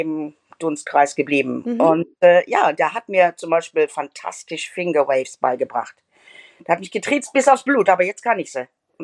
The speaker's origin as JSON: {"language": "German", "town": "Gelsenkirchen", "region": "North Rhine-Westphalia", "country": "Germany", "tie": "born or raised there", "said": "Ich bin aufgewachsen, geboren im Marienhospital und dann aufgewachsen in Brunkhöhlen, in der Posener Straße."}